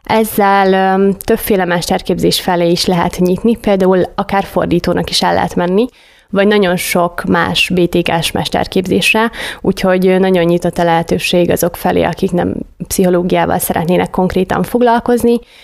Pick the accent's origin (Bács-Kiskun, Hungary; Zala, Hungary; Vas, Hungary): Bács-Kiskun, Hungary; Kiskunhalas; Szeged így kiskunhalasiként is nagyváros számomra is